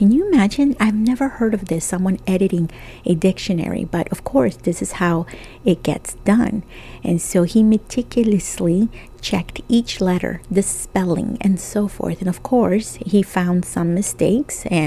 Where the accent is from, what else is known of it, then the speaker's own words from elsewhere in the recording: El Salvador; when I was growing up in El Salvador